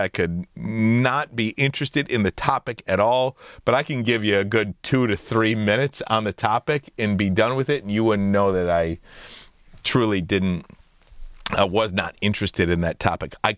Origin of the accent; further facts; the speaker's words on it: Detroit, Michigan, United States; You're a kid growing up in Detroit.